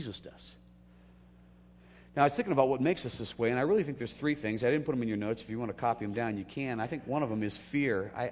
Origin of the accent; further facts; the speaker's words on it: California, United States; there's certain parts I knew growing up in Southern California.